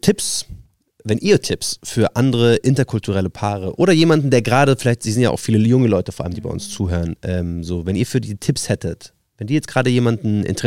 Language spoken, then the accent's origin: German; Bavaria, Germany; wie bei mir, bin ich jetzt eigentlich Palästinenser oder bin ich Deutscher oder bin ich Niederbayer?